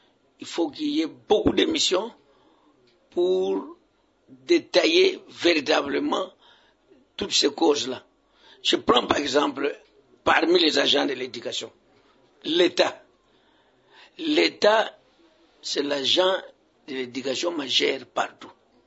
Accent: Kongo Central, DR Congo; quelqu'un qui se trouve à Lukungamputu, chez moi au Congo central, territoire de Kasongulu

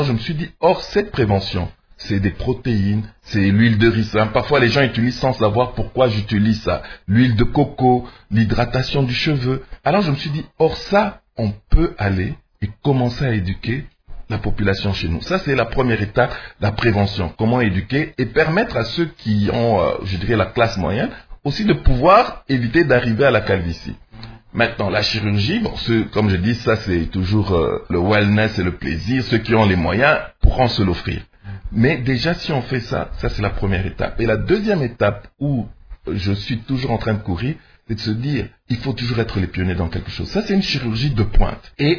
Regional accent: DR Congo; mais non, mais je suis congolais.

